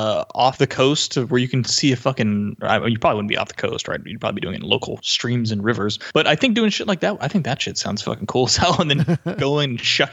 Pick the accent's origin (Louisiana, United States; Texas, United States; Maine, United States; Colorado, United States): Maine, United States; So yeah, I'd love to go up to Maine and go through my hometown, all that stuff.